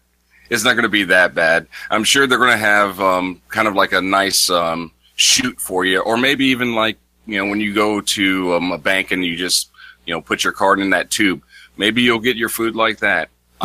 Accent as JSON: {"language": "English", "region": "California", "country": "United States", "tie": "born or raised there", "lives_now": "San Antonio, United States", "said": "Because, hey, being, I grew up in California, during my teenage years, and Carl's Jr.'s, that was our spot."}